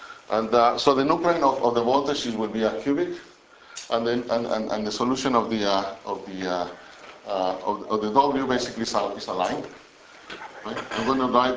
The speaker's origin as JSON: {"language": "English", "country": "Mexico", "said": "I'm from Mexico, so we combine all of U's and B."}